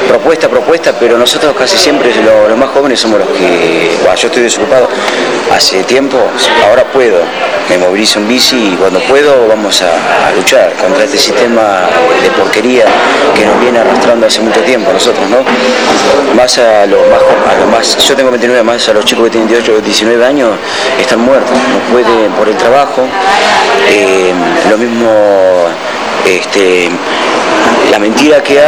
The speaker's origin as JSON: {"language": "Spanish", "town": "Hurlingham", "region": "Buenos Aires Province", "country": "Argentina", "said": "yo, por ejemplo, soy de Burlingame"}